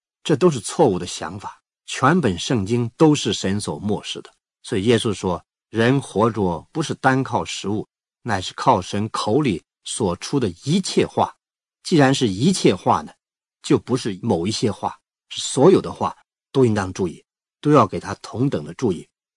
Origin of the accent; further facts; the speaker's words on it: northern China, China; 我是北方人呢、我们北方人常常吃面食，吃饼啊。